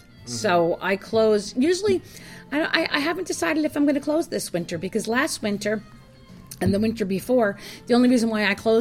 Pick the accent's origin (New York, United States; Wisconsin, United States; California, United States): New York, United States; Catskill; Born and raised in Catskill.